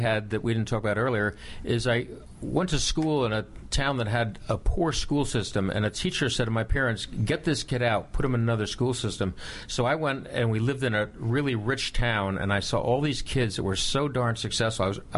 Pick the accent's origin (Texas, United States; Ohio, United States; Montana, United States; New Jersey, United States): New Jersey, United States; Originally from New Jersey, just outside New York City.